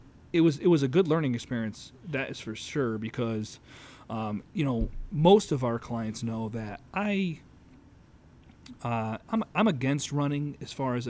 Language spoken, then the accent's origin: English; Utica, New York, United States; Born and raised in Utica, so I'm always going to support